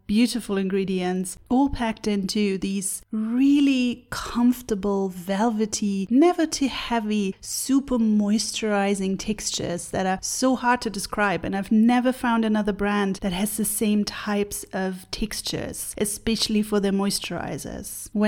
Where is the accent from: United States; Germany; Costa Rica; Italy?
Germany; Quite interesting, since I'm from Germany myself, and I like the idea of a marriage of German reliability and Korean innovation.